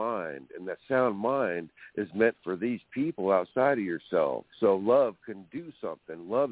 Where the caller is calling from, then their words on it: California, United States; This is California right here, West Coast.